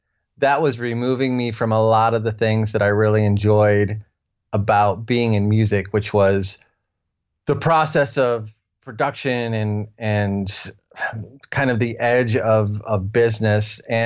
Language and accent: English; Ohio, United States; This was all in Nashville, and I'm from Ohio originally.